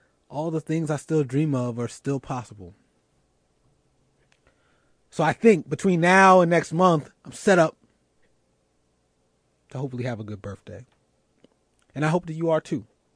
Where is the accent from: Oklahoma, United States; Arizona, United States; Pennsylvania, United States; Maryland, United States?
Pennsylvania, United States; Philadelphia; who is an NFL player for my hometown, Philadelphia Eagles